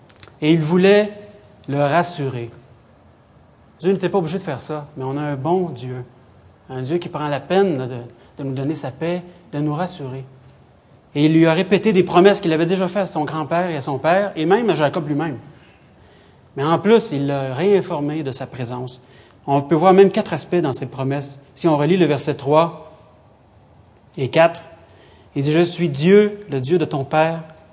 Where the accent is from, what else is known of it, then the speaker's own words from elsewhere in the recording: Sherbrooke, Quebec, Canada; now in Montreal, Canada; je me suis souvenu du jour où je suis parti de Sherbrooke. J'ai grandi à Sherbrooke pour m'en venir à Montréal, la grande ville.